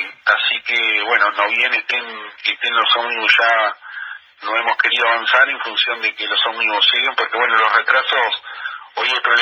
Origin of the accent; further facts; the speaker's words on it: Uruguay; pero para todo el departamento y como uruguayo